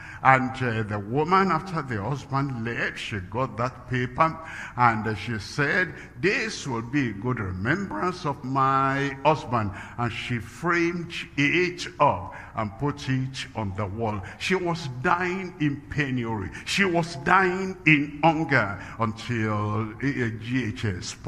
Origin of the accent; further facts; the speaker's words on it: Nigeria; And then, I'm a Nigerian, I'm an African